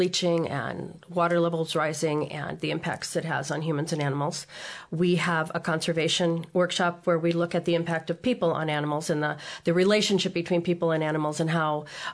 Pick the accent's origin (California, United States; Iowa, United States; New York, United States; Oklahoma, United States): Iowa, United States; Des Moines; also born or lived in Chicago; I'm not an Iowa native. I was born in Chicago, but I have been in Iowa since I was about 12, and went to school here in Des Moines